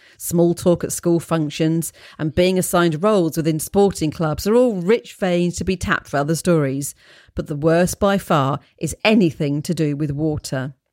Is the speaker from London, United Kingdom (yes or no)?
yes; London, United Kingdom; Despite my drifterish tendencies and training from growing up in London, eyes down, hands in pockets